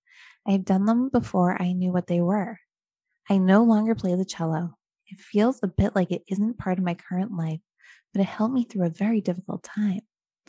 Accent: Netherlands; I am from the Netherlands.

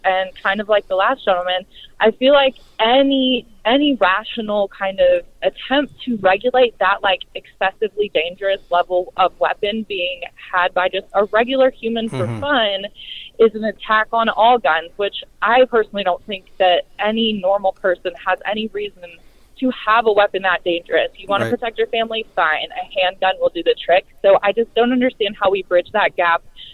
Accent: Memphis, Tennessee, United States; I grew up in Memphis, which is a very dangerous city.

